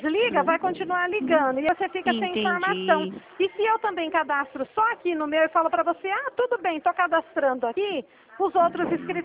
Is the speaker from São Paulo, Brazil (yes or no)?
yes; Dracena, São Paulo, Brazil; eu sou do estado de São Paulo. Eu sou de uma cidade que chama Dracena.